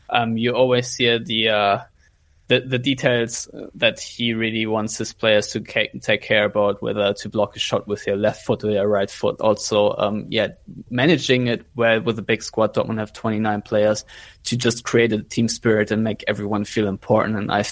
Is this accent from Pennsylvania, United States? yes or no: yes; Philadelphia, Pennsylvania, United States; my wife has raised a couple of questions about Joel Embiid's girlfriend, and we are both from Philly.